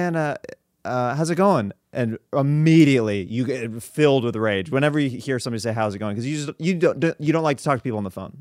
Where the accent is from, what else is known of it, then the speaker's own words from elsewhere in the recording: Kansas, United States; I'd never seen a hotel like this in my life. I'm from Kansas.